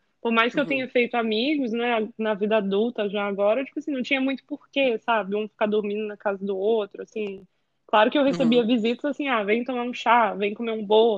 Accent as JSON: {"language": "Portuguese", "country": "Brazil", "said": "por mais que ele seja americano, eu sou brasileira"}